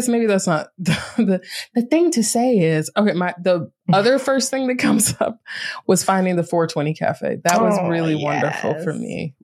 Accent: Greensboro, North Carolina, United States; No, that's definitely how I felt about Greensboro.

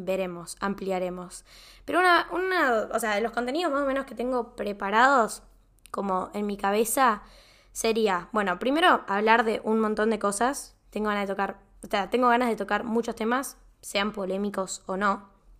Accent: San Luis, Argentina; moved away as an adult; now in Buenos Aires, Argentina; Tengo 20 años, soy de San Luis, capital de Argentina, por si me escuchan desde otros países. Bueno, ahí nací, me vine a vivir a Buenos Aires hace casi ya 2 años, desde el 2021

